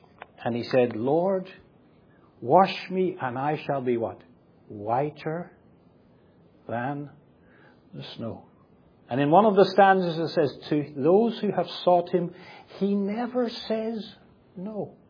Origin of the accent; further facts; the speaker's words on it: Ireland; now in Singapore; And all my relatives sent me pictures from Ireland, from my hometown, of the big drop of snow that they had.